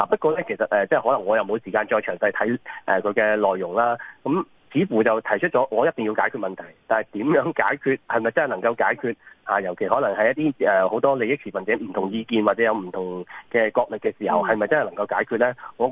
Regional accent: Macau; 真係我哋作為澳門人都有啲開心

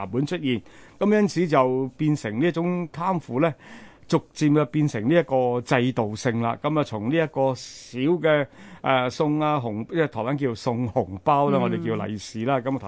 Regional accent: Hong Kong; 我哋香港人以前好即係以前啦吓，几十年前啦，都一样有啲所谓呢一个吓即係比利时嘅呢个咁嘅习惯。

